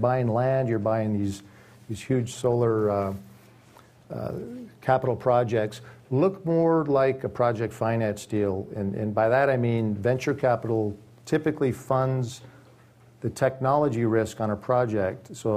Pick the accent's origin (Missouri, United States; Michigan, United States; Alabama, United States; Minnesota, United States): Michigan, United States; I know my home state of Michigan is really making a push to attract venture-funded companies